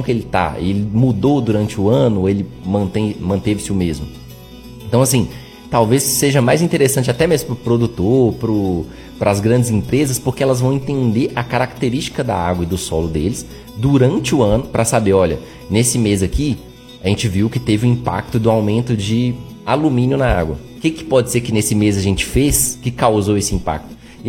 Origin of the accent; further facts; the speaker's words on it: Belo Horizonte, Minas Gerais, Brazil; Eu sou de Belo Horizonte, inclusive, mas vim para cá por causa da Campo.